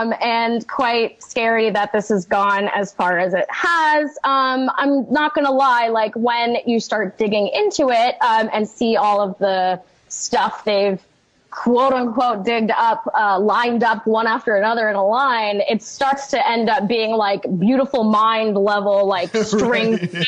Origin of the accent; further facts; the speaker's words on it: Washington, District of Columbia, United States; So, I grew up in Washington, D.C. My parents are both part of the art world in Washington, D.C.